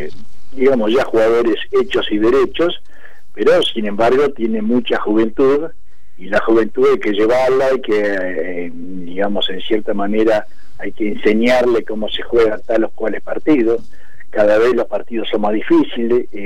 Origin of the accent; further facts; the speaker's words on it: Uruguay; yo, como soy uruguayo